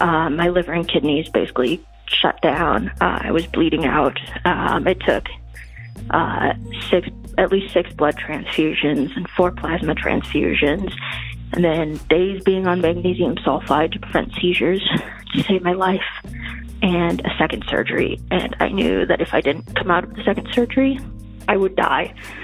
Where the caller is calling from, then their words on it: Houghton, Michigan, United States; I'm calling from Houghton, Michigan.